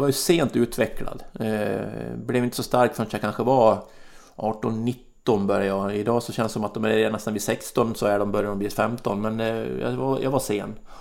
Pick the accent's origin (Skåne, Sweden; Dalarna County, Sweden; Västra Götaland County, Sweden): Dalarna County, Sweden; Borlänge; Sen så i och för sig växte jag upp vid en bandy, men det var jättekort. Bandy var ju jätteliten i Borlänge.